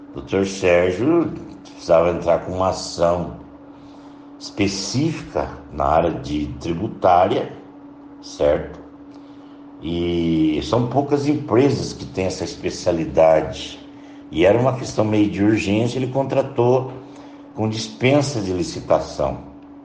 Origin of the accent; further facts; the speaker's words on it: Paraná, Brazil; porque a gente é do Norte Pioneiro. Nós vestimos a camisa do Norte Pioneiro, não é verdade?